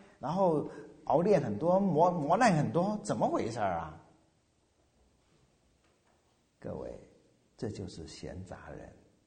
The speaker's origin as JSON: {"language": "Chinese", "country": "China", "said": "我们中国人一看，哎呦，我们没这儿，他真的活不下去的。"}